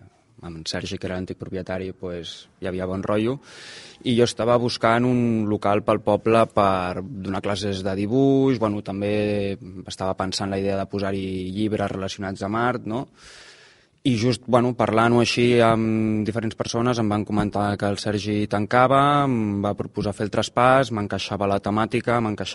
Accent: Cabrils, Catalonia, Spain; now in Calonge, Spain; Ja vivia per Calonge, de fet visc molt a prop de la llibreria, però bueno, soc del Maresme, jo.

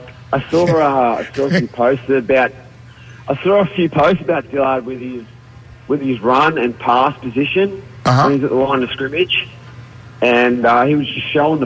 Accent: Australia; I'm probably just biased towards Mailata because I'm Australian, I suppose.

